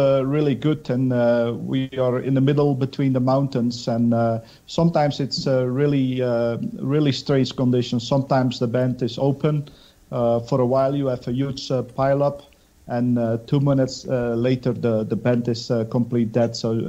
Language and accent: English; Belgium; I am from Belgium